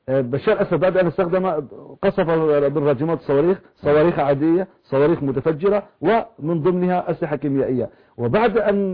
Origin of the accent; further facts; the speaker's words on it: Homs, Homs Governorate, Syria; أنا شخصيا أنا من حمص, أنا مستعد أوصلكم إلى داخل حمص.